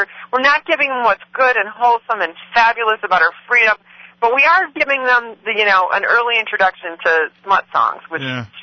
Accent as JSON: {"language": "English", "region": "Michigan", "country": "United States", "said": "just this case I know in my home state of Michigan"}